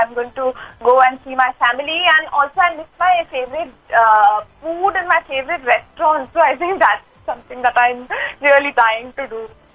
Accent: Dehradun, Uttarakhand, India; I think I come from Dehradun, from a middle class family, from a small town.

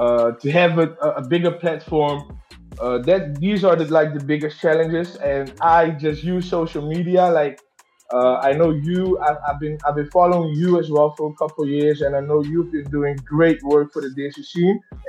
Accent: Netherlands; I'm from Holland. I'm a 27-year-old Desi artist.

